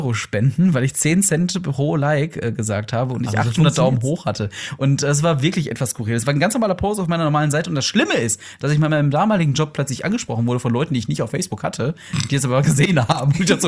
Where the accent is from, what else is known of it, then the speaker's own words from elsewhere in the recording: North Rhine-Westphalia, Germany; Ich komme auch aus dem Pott